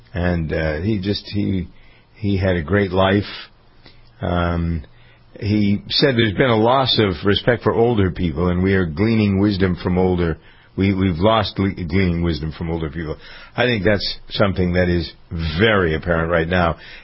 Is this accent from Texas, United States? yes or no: no; Framingham, Massachusetts, United States; who happens to be chairman of the city council here in Framingham, my hometown